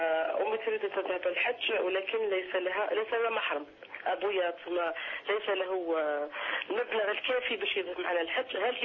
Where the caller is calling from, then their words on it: France; أنا أتصل بك من فرنسا